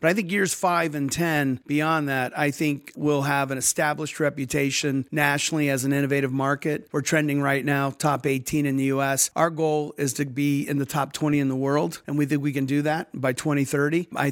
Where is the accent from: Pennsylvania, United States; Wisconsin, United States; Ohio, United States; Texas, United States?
Ohio, United States; You know, I'm from Ohio in the Rust Belt. So it was, you know, blue collar neighborhood.